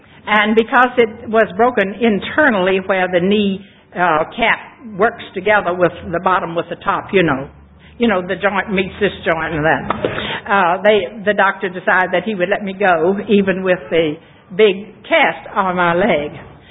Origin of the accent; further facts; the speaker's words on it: Virginia, United States; moved away; I don't have any Texas accent at all. I grew up in Virginia, and that is a state on our East Coast, and the way I speak comes from Virginia.